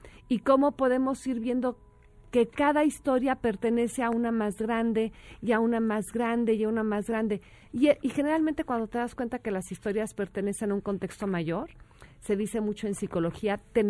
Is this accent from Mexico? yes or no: yes; Mexico; siendo mexicano, sí, lo amo, sí, porque amo, es sí. Mexicano.